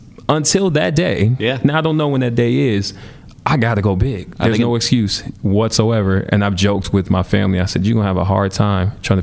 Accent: Milwaukee, Wisconsin, United States; that's something that I've realized in growing up in Milwaukee

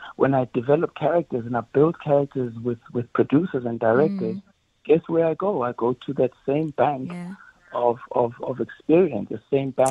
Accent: Ladysmith, KwaZulu-Natal, South Africa; so much soul in the way I grew up in Ladysmith, my grandmother, my kaya, elokshini, and a bit of the burbs

